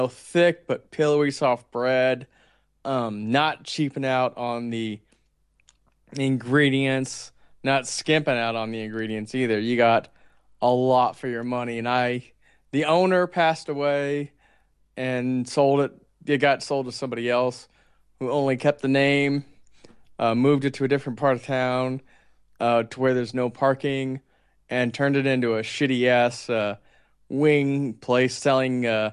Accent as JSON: {"language": "English", "region": "Indiana", "country": "United States", "tie": "born or raised there", "said": "I think it's just because I grew up in Indiana, and Indiana is a big German population from early immigration in the 1800s."}